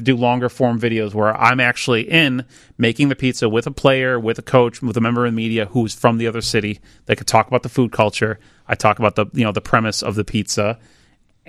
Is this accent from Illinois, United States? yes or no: yes; Chicago, Illinois, United States; It's a Chicago icon. I'm born and raised in Chicago. So it's like, this is what I know.